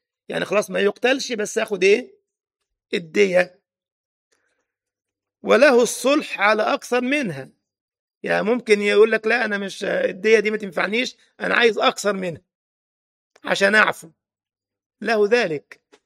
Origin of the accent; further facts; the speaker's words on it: Egypt; وكذلك المعتوه، بيسموه عندنا في مصر العبيط